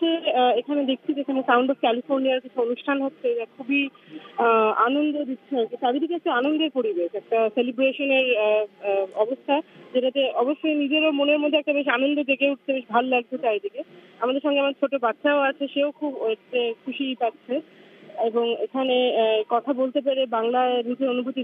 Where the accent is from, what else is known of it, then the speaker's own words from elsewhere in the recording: India; নমস্কার, আমি ইন্ডিয়া থেকে এসেছি।